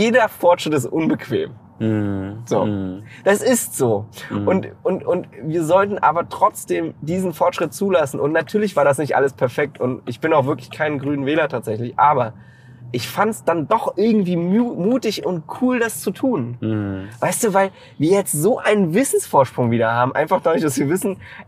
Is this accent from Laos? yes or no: yes; Laos; also born or lived in South Africa; Ich bin in Laos groß geworden.